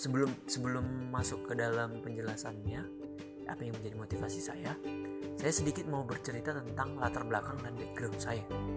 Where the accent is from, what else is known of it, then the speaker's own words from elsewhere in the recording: Sidikalang, North Sumatra, Indonesia; saya sendiri dilahirkan di kota itu, di Kota Sidikalang.